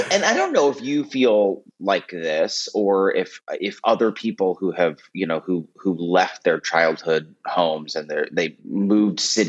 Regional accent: Omaha, Nebraska, United States; now in New York City, United States; I was naive enough to not be scared about the fact that I was moving from Omaha, Nebraska to New York City.

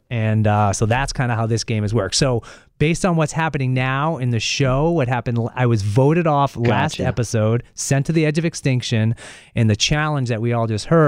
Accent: Lexington, Massachusetts, United States; now in New Hampshire, United States; I grew up outside Boston, a place called Lexington, Massachusetts, but now I'm currently living in New Hampshire.

